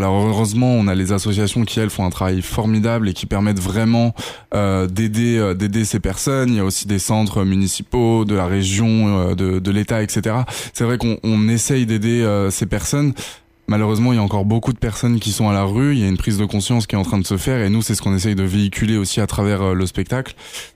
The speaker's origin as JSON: {"language": "French", "town": "Paris", "region": "Île-de-France", "country": "France", "said": "moi, je suis parisien"}